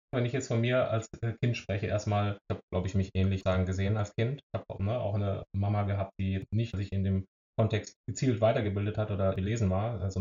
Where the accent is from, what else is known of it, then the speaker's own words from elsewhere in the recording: Baden-Württemberg, Germany; ich bin am Fuße des Schwarzwalds groß geworden.